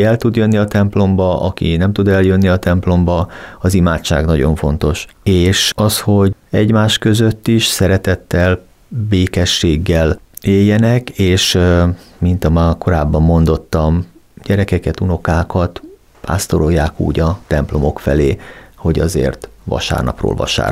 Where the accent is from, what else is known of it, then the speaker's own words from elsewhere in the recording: Cinkota, Budapest, Hungary; ide születtem, szülők is, nagyszülők is, tétszülők is, tehát ősi cinkotai család, illetve hát a családnak a másik része csömöri evangélikus család.